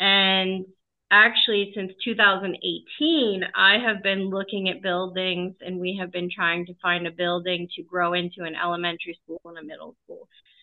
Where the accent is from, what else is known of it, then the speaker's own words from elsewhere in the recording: Pittsburgh, Pennsylvania, United States; Yeah. So my family kind of hovered in Panther Hollow, which is a part